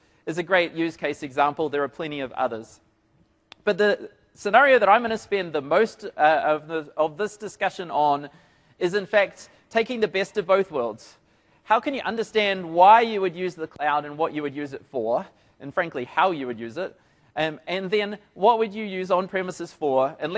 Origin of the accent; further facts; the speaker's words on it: New Zealand; So I'm from New Zealand. Hopefully you can catch up with the accent. So rugby's a big deal in New Zealand.